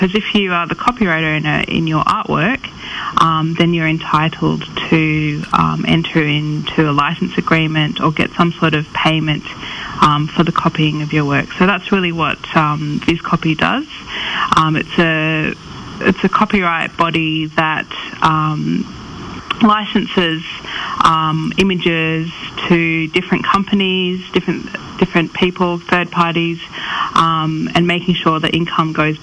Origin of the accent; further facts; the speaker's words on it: Sydney, New South Wales, Australia; Okay, so my mother's family comes from the Torres Straits and the Cape York region in North Queensland, but I grew up in Sydney.